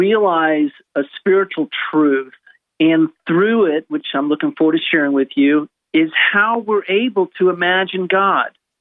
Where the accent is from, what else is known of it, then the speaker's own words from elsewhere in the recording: Orlando, Florida, United States; I grew up in Central Florida, in Orlando, Florida.